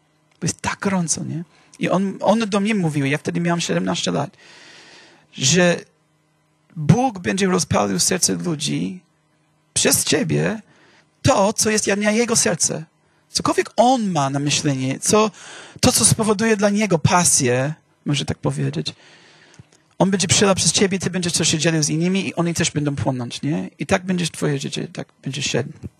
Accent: Miami, Florida, United States; Polish is a second language; Dawno temu na Florydzie, ja się wychowałem w Miami, czy na północnym Miami, na Florydę. Tak, jest gorąco. Nie, ja nie tęsknię za Florydę. Tam nie ma pory roku. Tam jest tylko gorąco, albo deszcz pada i jest gorąco.

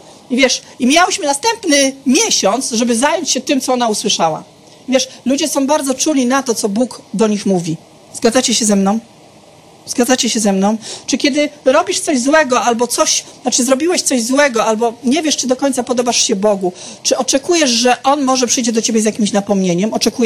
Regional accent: Silesian Voivodeship, Poland; ja też jestem niestety pół Niemcem, Znaczy niestety, ja to kocham w sobie, pokochałam to. W mojej śląskości jest również bardzo dużo niemieckości

